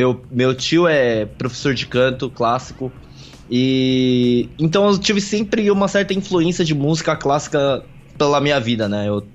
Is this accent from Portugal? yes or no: no; Brazil; born there; eu acabei nascendo no Brasil